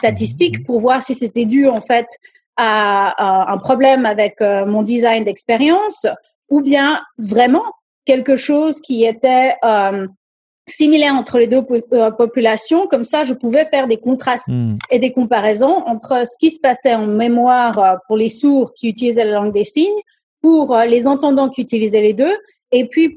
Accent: Morocco; now in United States; En tant que Marocaine aux États-Unis.

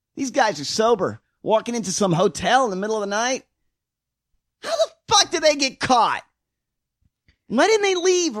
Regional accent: Florida, United States; I mean, I'm from Florida. I mean, I'm glad the North won as well.

